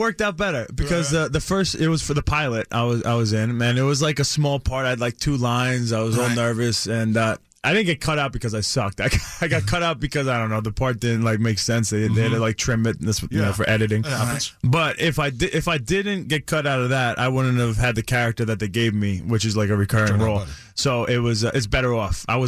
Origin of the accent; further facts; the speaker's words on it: Baldwin, New York, United States; I grew up in Baldwin, so not too far from there.